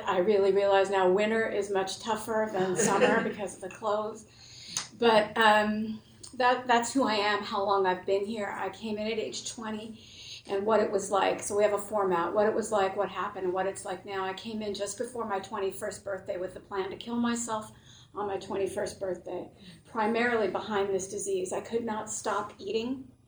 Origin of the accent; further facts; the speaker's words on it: Los Angeles, California, United States; I grew up in Los Angeles, right?